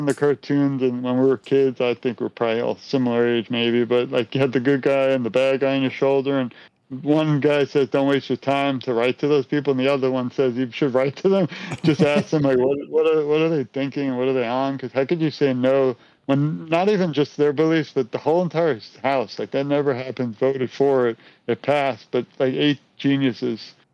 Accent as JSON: {"language": "English", "town": "Brooklyn", "region": "New York", "country": "United States", "tie": "born or raised there", "said": "I'm from Brooklyn, New York. I grew up, unfortunately, seeing bad things, and that's why I decided to go into that field."}